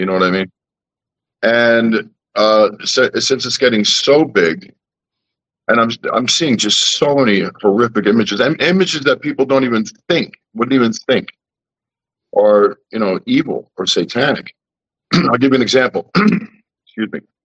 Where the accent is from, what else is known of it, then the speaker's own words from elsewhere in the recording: New York City, New York, United States; I was born and raised in New York City.